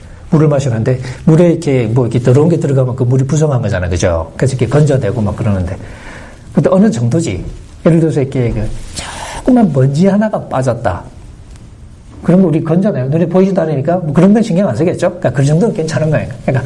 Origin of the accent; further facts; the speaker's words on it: Busan, South Korea; 저 부산에서 자랐거든요.